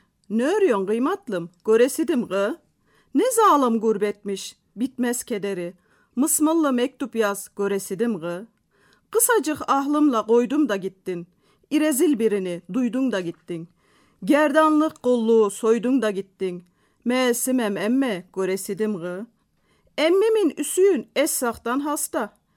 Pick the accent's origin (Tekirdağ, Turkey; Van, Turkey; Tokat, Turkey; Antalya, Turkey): Tokat, Turkey; Zile; born there; Ben 20 Eylül 1968 yılında Tokat'ın Zile ilçesinde Kışla Mahallesi'nde dünyaya geldim.